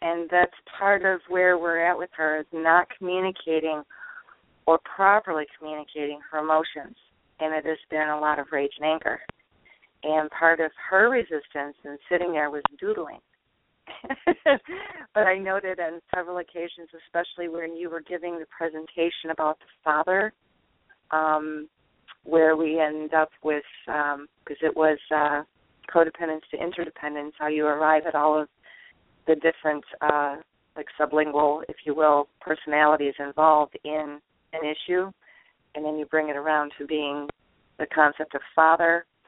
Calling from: Indiana, United States; calling from Indiana.

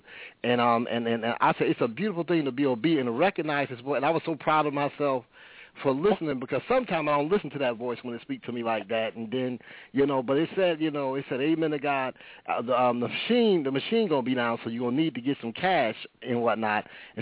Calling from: California, United States; Kind of early. We're calling from Cali, but hallelujah anyhow.

